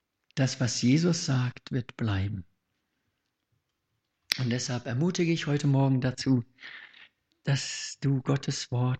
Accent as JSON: {"language": "German", "country": "South Africa", "said": "in Deutschland gibt es Fernsehen, bei uns in Südafrika gab es das nicht, bis 1974."}